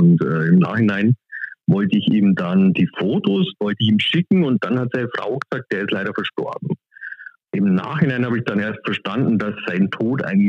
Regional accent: Germany; als Deutscher an der Donau mit donauschwäbischen Wurzeln

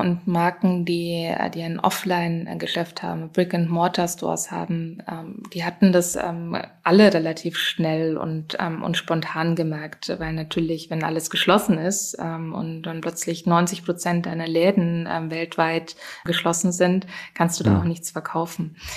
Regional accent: Germany

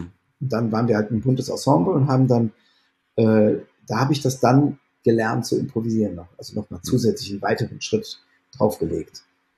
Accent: Bonn, North Rhine-Westphalia, Germany; es ist natürlich so, dass man als Bonner

